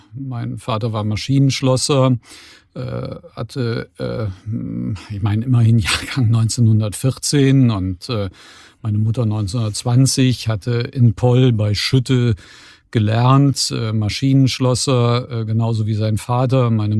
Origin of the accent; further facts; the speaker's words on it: Cologne, North Rhine-Westphalia, Germany; Ja, es ist nicht zu verleugnen, ich komme aus Köln.